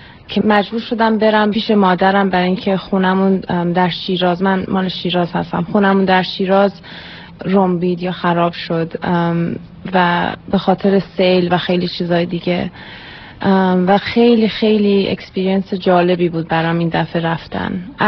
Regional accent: Iran; now in United States; من در سال 1982 از ایران اومدم آمریکا و سال 1994 اولین دوری بود که برگشتم

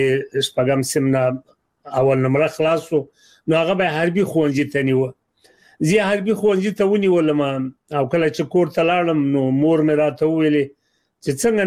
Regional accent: Alingar, Laghman, Afghanistan; د لغمان ولایت د الینګار د ولسوالۍ اوسیدونکی یم او یو سیمه ده چې نیازی نومیږي

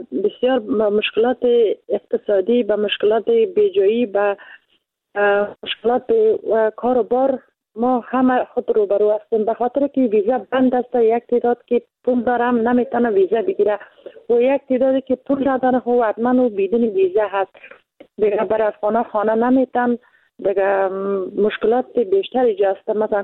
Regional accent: Afghanistan; چون ما افغان هستیم

